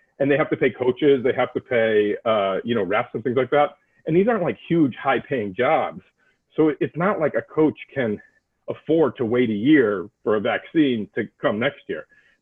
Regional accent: Massachusetts, United States; You know, I'm from Massachusetts

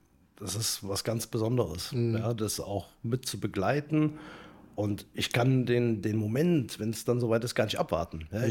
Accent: Cologne, North Rhine-Westphalia, Germany; also born or lived in Munich; Aufgewachsen in Köln. Also ich fühle mich eher als Kölner anstatt als Bayer.

